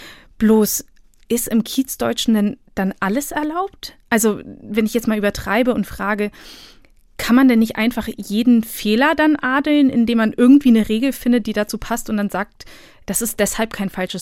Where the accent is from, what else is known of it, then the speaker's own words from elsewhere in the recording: Bosnia & Herzegovina; first language Bosnian; German is a second language; meine Muttersprache ist Bosnisch und da haben wir das auch, das Walla.